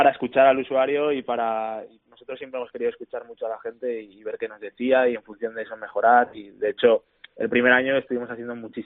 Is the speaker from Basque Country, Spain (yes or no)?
no; Zaragoza, Aragon, Spain; somos aquí de Zaragoza